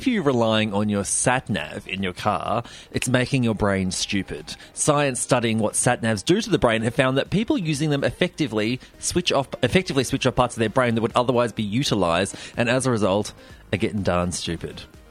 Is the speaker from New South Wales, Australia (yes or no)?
no; Melbourne, Victoria, Australia; But I was from Melbourne.